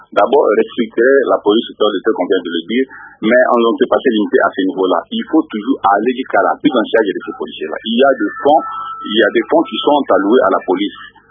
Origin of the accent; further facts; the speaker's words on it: Équateur, DR Congo; comme on dit ici chez nous, à l'Équateur, chez les Mongols